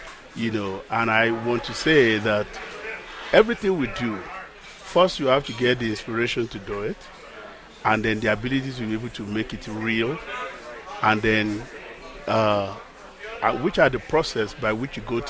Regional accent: Ile Ife, Osun, Nigeria; Well, Ile Ife, my hometown, is the cradle of Yoruba race.

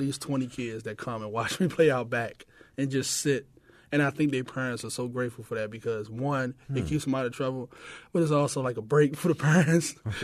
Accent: Baltimore, Maryland, United States; I grew up in Baltimore, west side of Baltimore, kind of like in the Lexington Terrace. I grew up in Lexington Terrace, which is like right there by Murphy Homes when the building was up before they knocked it down.

